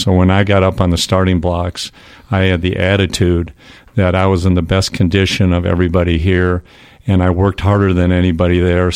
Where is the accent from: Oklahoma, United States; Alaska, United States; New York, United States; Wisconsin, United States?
Wisconsin, United States; Madison; now in Dallas, United States; after Indiana, I moved back to my hometown, Madison, Wisconsin, and it was the coldest winter in history, 1979